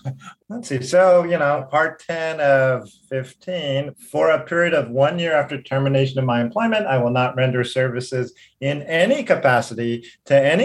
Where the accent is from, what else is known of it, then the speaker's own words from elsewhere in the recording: Hawaii, United States; I was born in Hawaii. I grew up here. My family celebrated over 100 years of being here in Hawaii.